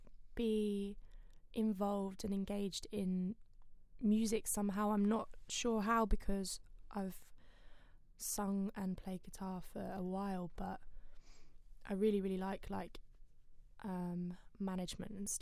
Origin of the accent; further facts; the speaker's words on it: South East England, United Kingdom; I'm from the Isle of Wight, yeah.